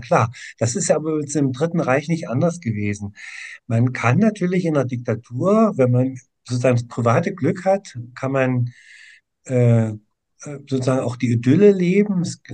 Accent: Halle, Saxony-Anhalt, Germany; Und ich bin in Halle-Saale damals groß geworden, habe in Halle-Saale gelebt.

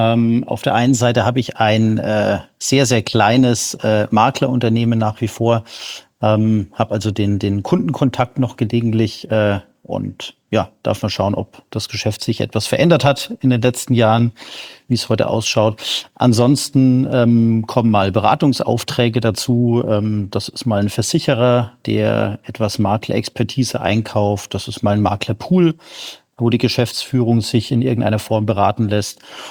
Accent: Bavaria, Germany; Hallo Scholle oder Servus, wie wir bei uns in Bayern sagen.

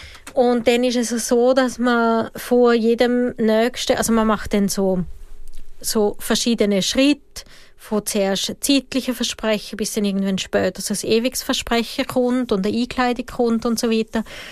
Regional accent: Austria; now in Switzerland; Ich bin jetzt in Österreich aufgewachsen. Zu dem Zeitpunkt habe ich in Wien gelebt.

